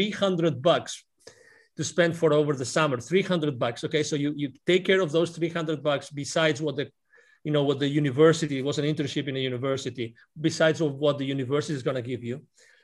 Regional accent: Lleida, Catalonia, Spain; English is a second language; also born or lived in Barcelona; I was born in Lleida. It's called. It's a town near Barcelona, 1 hour southeast of Barcelona, southeast, in the middle of the Mediterranean. Yeah. And I lived there through my high school, and then when I was 17 years old, I moved to Barcelona

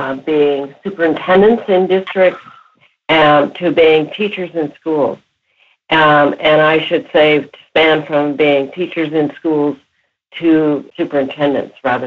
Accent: Canada

